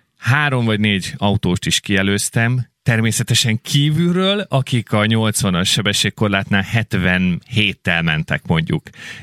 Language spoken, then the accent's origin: Hungarian; Kecel, Bács-Kiskun, Hungary; ez az én szülővárosom Kecel